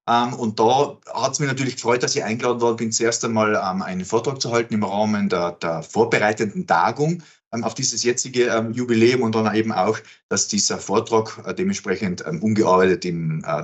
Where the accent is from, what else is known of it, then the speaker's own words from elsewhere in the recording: Linz, Upper Austria, Austria; born there; Also ich bin 1971 in Linz geboren, habe dann in Innsbruck und in New Orleans Geschichte studiert